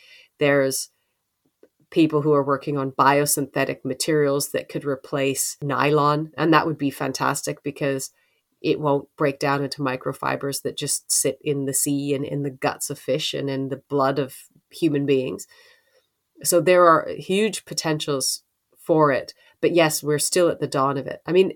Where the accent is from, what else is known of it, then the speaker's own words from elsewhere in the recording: Canada; We are all taught as children growing up in Canada that the hierarchy of waste, you should reduce first, reuse second, and recycle third.